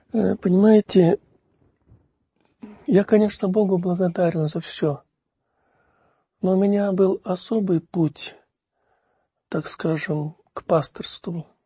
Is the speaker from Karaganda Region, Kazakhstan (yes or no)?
yes; Karaganda, Karaganda Region, Kazakhstan; born there; вот в этом городе, где я родился, в Караганде